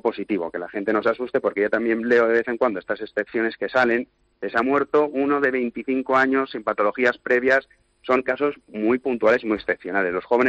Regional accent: Valencia, Valencian Community, Spain; yo que soy de Valencia

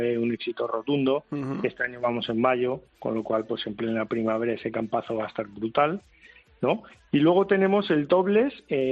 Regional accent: San Sebastián, Basque Country, Spain; yo soy de San Sebastián y de la Real, por supuesto.

